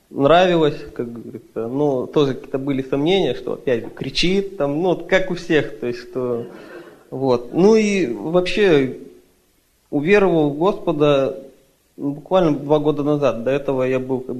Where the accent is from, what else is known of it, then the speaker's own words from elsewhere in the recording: Surgut, Khanty-Mansi Autonomous Okrug, Russia; я из России, город Сургут.